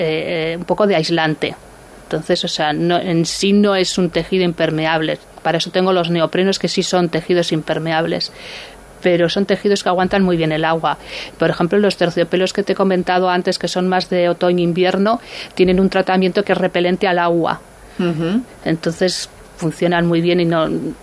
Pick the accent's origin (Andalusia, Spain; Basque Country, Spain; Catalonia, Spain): Basque Country, Spain; San Sebastián; como soy donostiarra, pues algo tendré ahí metido